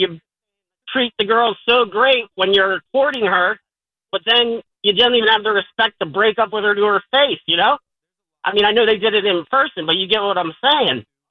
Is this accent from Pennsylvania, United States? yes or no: yes; Pittsburgh, Pennsylvania, United States; I'm from Pittsburgh originally